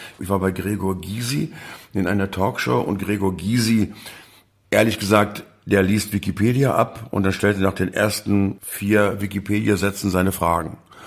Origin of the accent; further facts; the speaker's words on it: Lower Saxony, Germany; Eigentlich komme ich aus Schaumburg-Lippe.